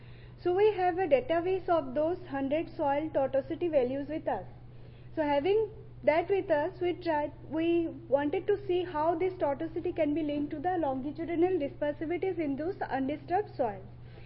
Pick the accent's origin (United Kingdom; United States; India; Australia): India; English is a second language; You can see my name. And I'm from India.